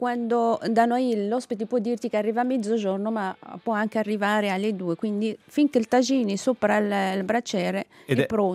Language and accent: Italian; Essaouira, Marrakesh-Safi, Morocco; Io sono nata e cresciuta a Essaouira e la vedo trasformarsi di anno in anno